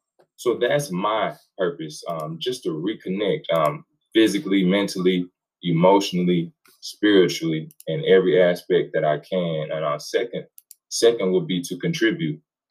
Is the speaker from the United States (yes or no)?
yes; United States; Growing up in America, honestly, let's just be honest. This is a Western culture.